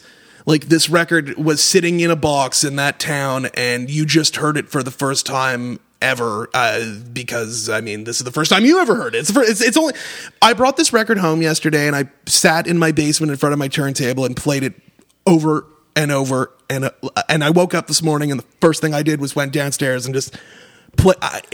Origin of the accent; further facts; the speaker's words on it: Montreal, Quebec, Canada; especially like growing up in the West Island. Like, oh my God, it's like if you grew up as like a Jewish kid in the West Island